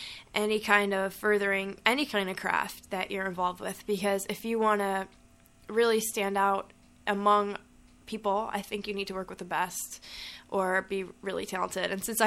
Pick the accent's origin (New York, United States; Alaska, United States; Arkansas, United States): New York, United States; Buffalo; And so I grew up in Buffalo and I lived down the street from this music shop